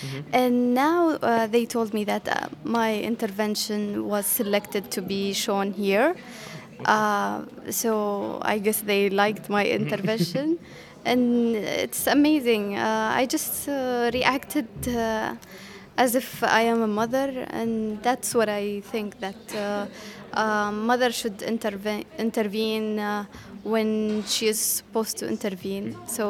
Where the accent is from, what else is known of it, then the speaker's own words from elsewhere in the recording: Sana'a, Amanat Al Asimah, Yemen; English is a second language; also born or lived in Addis Ababa; I'm a journalist from Yemen. I was born in Addis Ababa, but I was just only born there, but I live and I spent all my life in Yemen, Sana'a, the capital